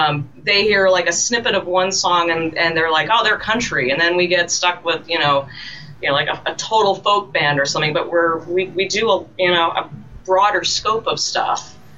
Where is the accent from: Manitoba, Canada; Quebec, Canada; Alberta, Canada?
Alberta, Canada; Calgary; And I said, oh, we're from Canada. Because you could say Calgary, and a lot of times people would be like, what state is that in?